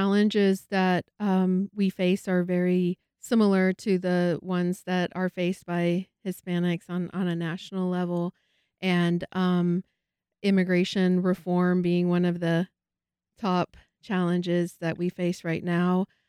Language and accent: English; United States; So I've had the chance to grow up as an American, born and raised here, but at the same time, exposed to cultures from different, you know, parts of the world, and especially Peru.